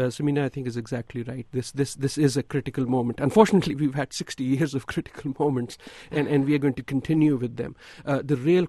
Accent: Pakistan; So as a Pakistani myself, we are very fond of trying to sort of deflect the blame.

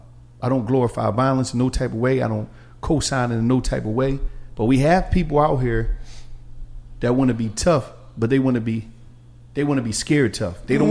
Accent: Philadelphia, Pennsylvania, United States; I'm from Philadelphia

